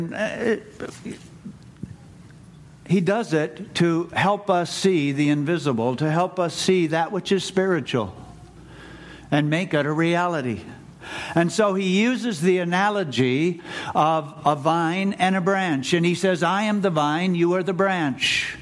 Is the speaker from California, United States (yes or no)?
no; Minnesota, United States; And at the time, we were living up in northern Minnesota, my hometown, and we were burning firewood, lots of it.